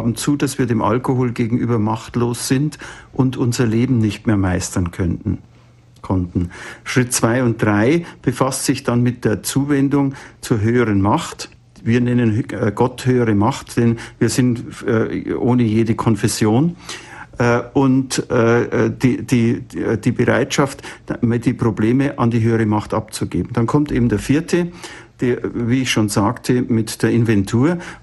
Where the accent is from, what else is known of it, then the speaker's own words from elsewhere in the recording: Munich, Bavaria, Germany; born there; ich bin 1945 in München im Chaos geboren, und zwar in dem äußeren Chaos, zerstörte Welt, traumatisierte Menschen, und in dem inneren Chaos, kranke Familie mit schrecklichen Verletzungen der Würde.